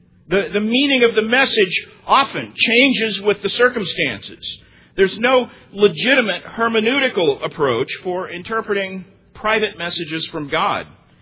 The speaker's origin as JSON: {"language": "English", "town": "Tulsa", "region": "Oklahoma", "country": "United States", "tie": "born or raised there", "said": "Tulsa, of course, is my hometown. So I watched some of this unfold."}